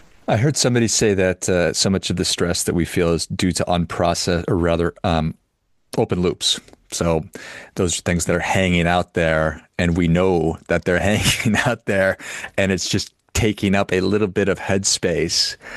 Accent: Minnesota, United States; Well, I've been to Iowa, and I'm from Northern Minnesota.

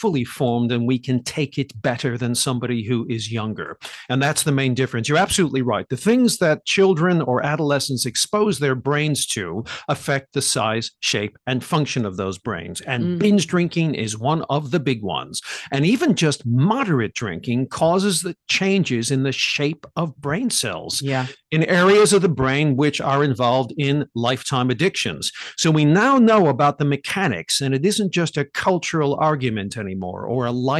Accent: United States; I noticed as an American

